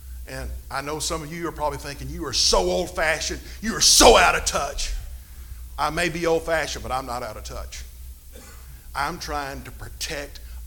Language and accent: English; Alabama, United States; You know, I'm from Alabama, if y'all couldn't tell by now. All right, I came from North Alabama.